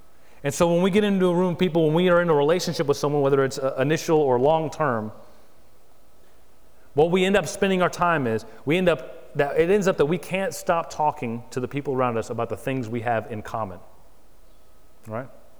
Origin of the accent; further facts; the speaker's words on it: Florida, United States; I don't speak a word of Spanish. I grew up down in South Florida, and so in high school, I was very smart and took French.